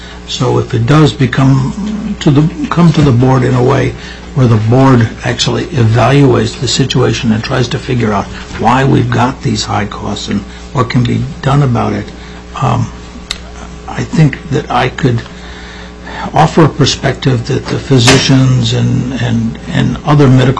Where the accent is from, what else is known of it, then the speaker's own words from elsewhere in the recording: Juneau, Alaska, United States; from Juno